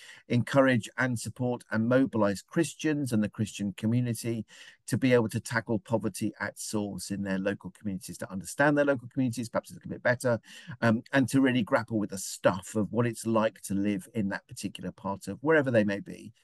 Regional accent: South East England, United Kingdom; also born or lived in Durham; I grew up in Surrey, in the gin and jag belt of Surrey, which is a tremendous privilege, I'm aware. And then I spent 3 years studying geography in Durham University.

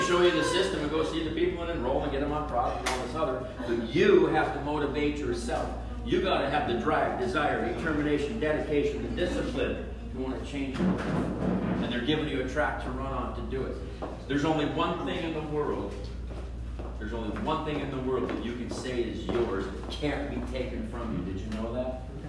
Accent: Spokane, Washington, United States; I come from Spokane.

